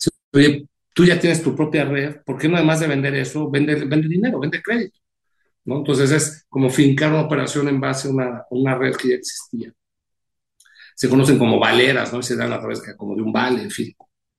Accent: Mexico; muy de nuestra forma de hablar, ¿no? De los mexicanos.

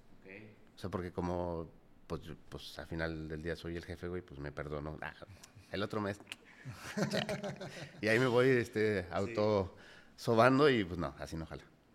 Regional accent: Guanajuato, Mexico; Soy de Guanajuato, güey.

